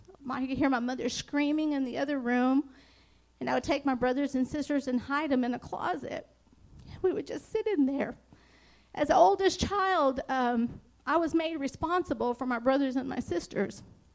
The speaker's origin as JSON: {"language": "English", "region": "New Mexico", "country": "United States", "said": "But I come from New Mexico, and I'm the oldest daughter or child of five siblings."}